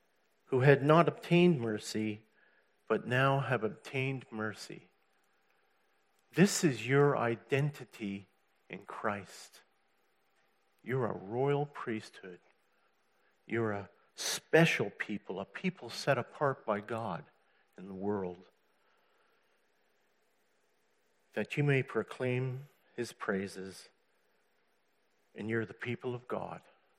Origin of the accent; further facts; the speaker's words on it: Montreal, Quebec, Canada; born there; I was born in Montreal, Quebec, in Canada, in 1954. My dad was a Catholic, and my mom was a Lutheran Protestant.